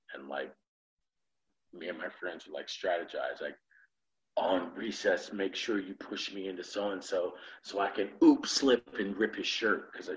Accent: Chicago, Illinois, United States; moved away as an adult; now in Los Angeles, United States; I'm from Chicago.

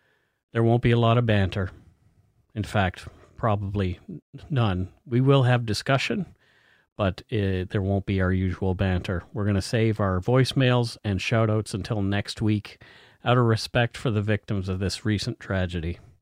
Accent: Nova Scotia, Canada; born there; now in British Columbia, Canada; I was born in Nova Scotia.

